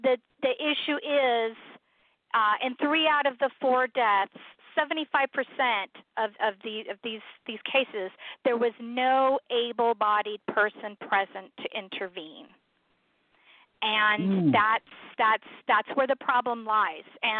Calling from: California, United States; I mean, I'm calling from California

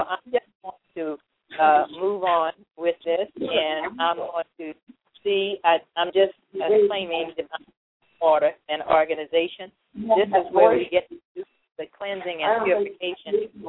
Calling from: Las Vegas, Nevada, United States; I'm calling in from Las Vegas, Nevada

